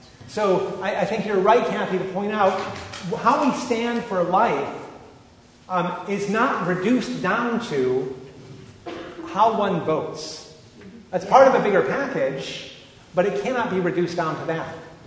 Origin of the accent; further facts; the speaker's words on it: Great Lakes, United States; This for those of us, you know, growing up in the Great Lakes area, Rhode Island was like this complete mystery.